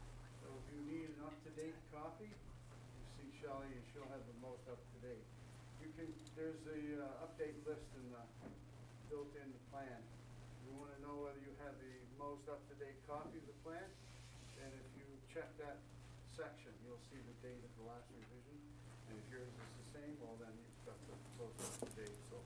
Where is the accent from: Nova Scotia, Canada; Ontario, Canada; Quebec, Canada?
Nova Scotia, Canada; Milton; born there; moved away as an adult; I was born in Milton, actually Liverpool, a few years ago. I left at age 19 to join the RCMP. I completed 35 years. My last 10 years, I was posted here in Liverpool.